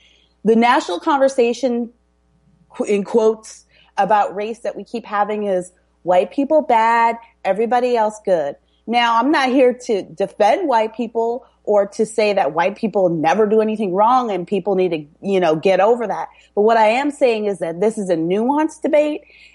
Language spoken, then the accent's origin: English; Canada; I'm Canadian too.